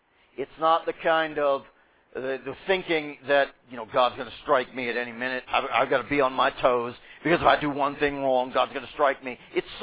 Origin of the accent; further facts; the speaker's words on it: Pittsburgh, Pennsylvania, United States; growing up in the Pittsburgh area